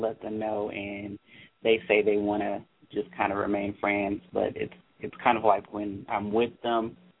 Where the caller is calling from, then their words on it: North Carolina, United States; I'm calling from North Carolina.